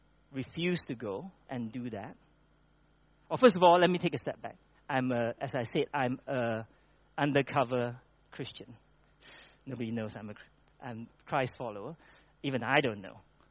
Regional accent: Malaysia; when I grew up in Malaysia, my family is not religious at all, but we do all I would call us a cultural Taoist, Buddhist, whatever.

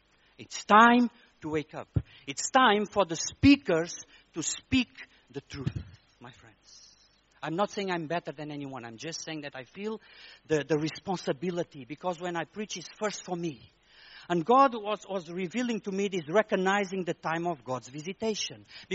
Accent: Lisbon, Portugal; English is a second language; now in Malaysia; I'm a Portuguese. I live in Lisbon. I was born in Lisbon. I work in Lisbon in symphonic orchestra 21 years.

